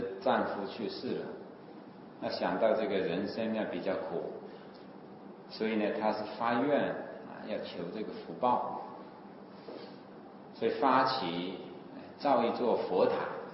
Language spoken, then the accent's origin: Chinese; China; 我们中国人喜欢称为玉皇大帝